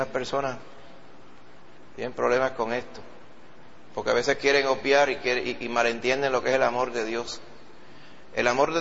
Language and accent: Spanish; Puerto Rico; Nosotros como puertorriqueños siempre tomamos la ofensa, la tomamos como una ofensa personal.